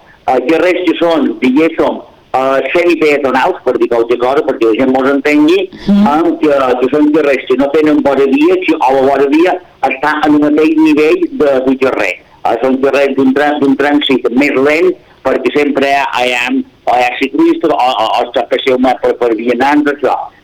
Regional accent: Pollença, Balearic Islands, Spain; la gent que ja som d'Impollença, més o manco

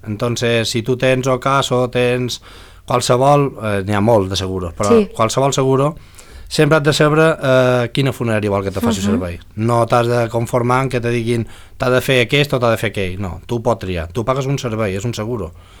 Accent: Pollença, Balearic Islands, Spain; més que de Pollença, perquè som de Pollensí

